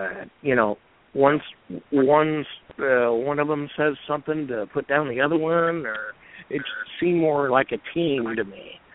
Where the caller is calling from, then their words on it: Des Moines, Iowa, United States; from Des Moines.